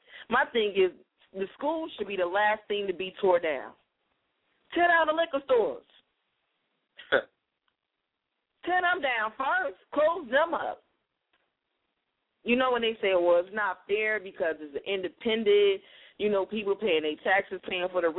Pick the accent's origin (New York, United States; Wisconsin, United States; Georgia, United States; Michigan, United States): Michigan, United States; Detroit; That's the same thing that's going over in my hometown, Detroit, Michigan.